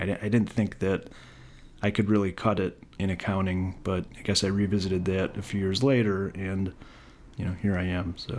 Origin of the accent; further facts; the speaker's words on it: Detroit, Michigan, United States; born there; I was born in the Metro Detroit area in Michigan.